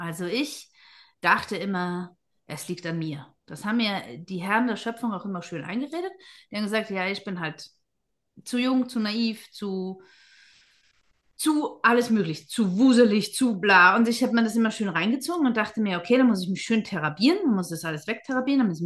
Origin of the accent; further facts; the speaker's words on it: Vienna, Austria; born there; ich bin gebürtige Wiener